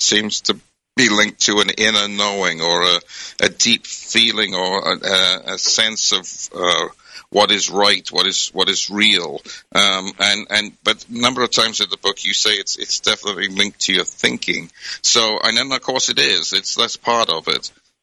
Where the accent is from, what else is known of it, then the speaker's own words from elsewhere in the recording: United Kingdom; now in United States; I hadn't lived in the States long enough because I grew up in Britain